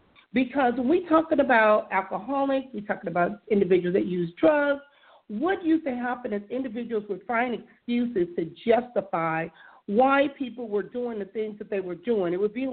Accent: Compton, California, United States; And many of us, you know, that are my Facebook friends, we are from Compton.

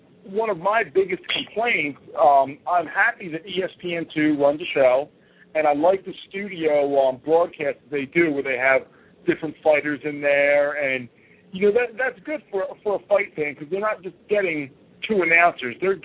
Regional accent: Philadelphia, Pennsylvania, United States; so I am a native Philadelphian guy. I grew up, born and bred in Philadelphia. I trained in Philadelphia while I was fighting for a lot of years.

